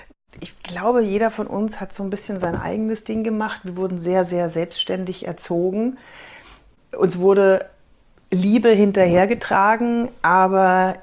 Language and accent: German; Fürth, Bavaria, Germany; Ja, ich bin in Fürth aufgewachsen, tatsächlich mit meiner Familie.